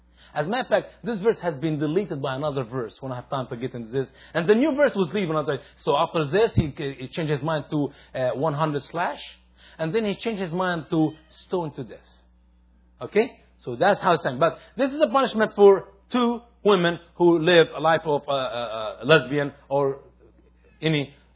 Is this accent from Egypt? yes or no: yes; Upper Egypt, Egypt; Revenge in Islam is exactly what's happening in my home country, Egypt, and Upper Egypt.